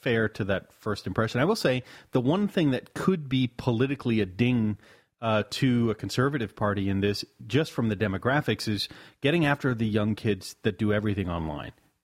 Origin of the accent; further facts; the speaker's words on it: the South, United States; But as a Southerner, now